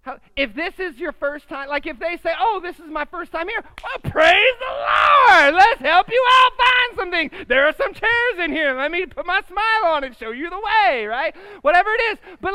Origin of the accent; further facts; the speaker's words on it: Columbus, Ohio, United States; now in Houston, United States; I know in Houston, we got people from all over the place. This took me a minute to learn because I'm from Columbus.